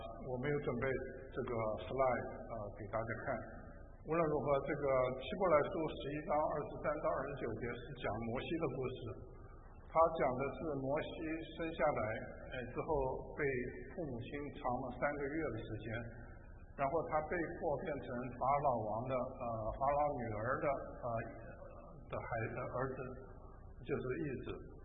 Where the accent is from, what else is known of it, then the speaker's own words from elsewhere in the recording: Taipei, Taiwan; moved away as an adult; 就好像说我是在台湾长大的，那么台湾的台北也可以说是我的老家，在那边。